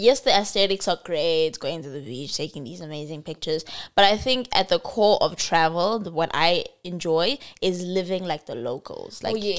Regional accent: South Africa; I'm gonna milk being a South African.

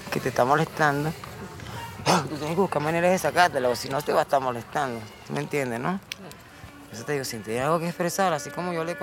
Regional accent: Venezuela; Al final somos venezolanos los dos

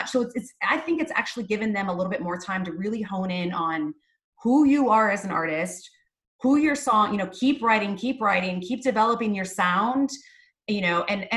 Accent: Ohio, United States; I'm originally from a little small town up in Northwest Ohio. I tell people Toledo because no one really knows my small town. I grew up on a farm. My dad's a farmer.

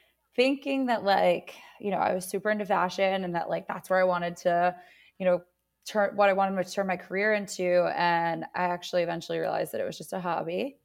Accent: Brooklyn, New York, United States; I grew up in Bay Ridge, actually. So like … like Wolf of Wall Street.

